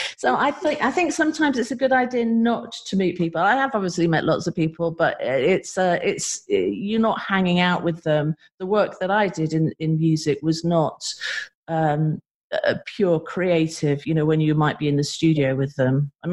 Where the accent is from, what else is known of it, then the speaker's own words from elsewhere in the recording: East of England, United Kingdom; most of my career I've lived in London, even though I'm from Suffolk. I went to school in Suffolk, was brought up in Suffolk. My dad was a farmer.